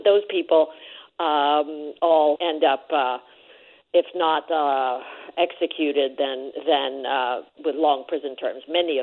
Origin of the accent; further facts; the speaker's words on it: Budapest, Hungary; My father was AP when I was a small child growing up in Budapest in the 50s.